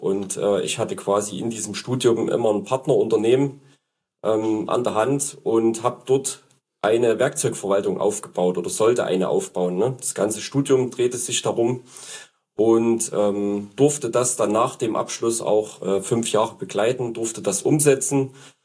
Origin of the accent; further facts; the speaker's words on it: Saxony, Germany; bin in Sachsen als Außendienstler für Zerspannungswerkzeuge unterwegs. Kommen aus einem kleinen Örtchen in der Nähe vom Sachsenring.